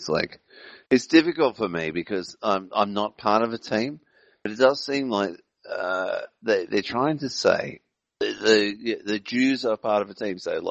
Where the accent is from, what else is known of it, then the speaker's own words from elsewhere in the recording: Australia; the biggest ritual I know as a Australian